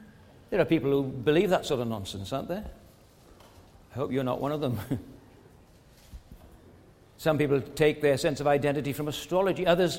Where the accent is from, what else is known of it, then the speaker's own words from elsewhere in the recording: Wales, United Kingdom; I'm Welsh, so I can say this.